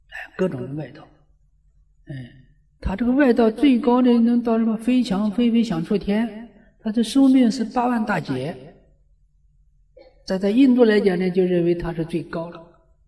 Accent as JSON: {"language": "Chinese", "country": "China", "said": "这个粥叫什么呢？我们中国人叫腊八粥"}